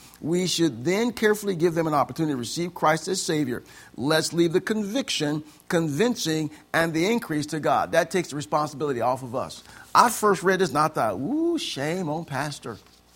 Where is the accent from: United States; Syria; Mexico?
United States; Illinois; I'm from Illinois.